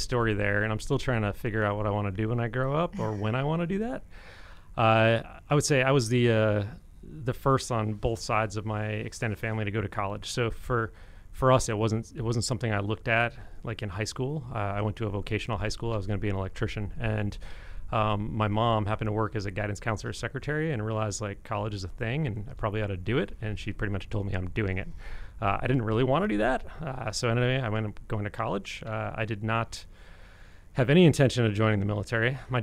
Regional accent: Connecticut, United States; So I grew up in Connecticut, right?

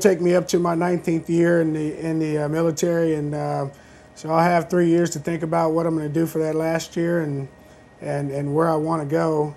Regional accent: Fort Campbell, Kentucky, United States; I'm originally from Fort Campbell, Kentucky. Pretty much grew up most of my life in a military brat

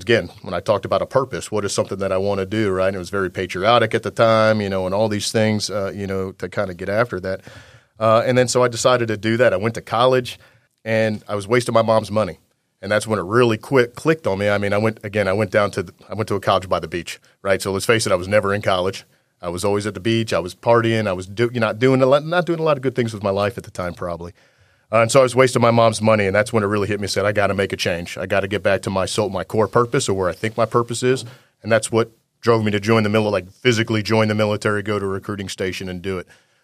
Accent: New Jersey, United States; I grew up in South Jersey, right?

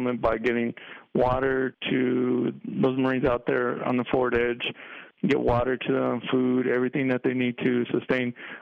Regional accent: Riverside, California, United States; It's called Riverside, Southern California.

